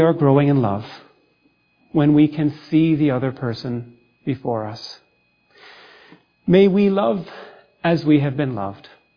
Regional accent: Toronto, Ontario, Canada; I grew up in Toronto. I was born in Scarborough and in a neighborhood of townhouses, first starter homes

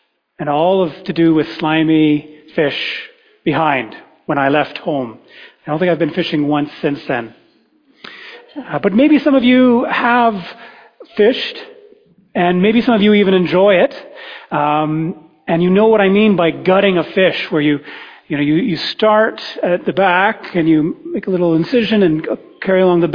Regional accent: Ontario, Canada; also born or lived in Toronto; I grew up in southern Ontario, and for part of my life, I was born in Toronto, in Scarborough, and you have very kindly accepted me nonetheless. But we did move out to the countryside, and we had a river in our backyard.

